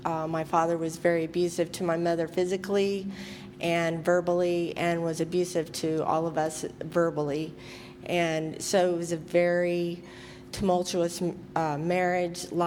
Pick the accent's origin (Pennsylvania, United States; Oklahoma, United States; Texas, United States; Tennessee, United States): Oklahoma, United States; I grew up in Oklahoma with my parents. I grew up in a Christian home.